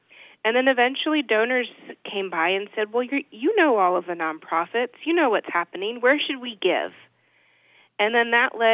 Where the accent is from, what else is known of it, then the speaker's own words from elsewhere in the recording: Portland, Oregon, United States; I grew up in the Portland metropolitan area of Oregon and spent most of my time there.